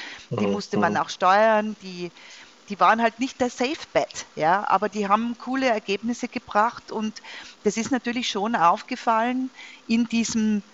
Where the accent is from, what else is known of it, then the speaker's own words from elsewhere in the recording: Innsbruck, Tyrol, Austria; ich bin aufgewachsen in Innsbruck, also einer relativ kleinen Stadt in Tirol, relativ konservativ in den 1980er Jahren.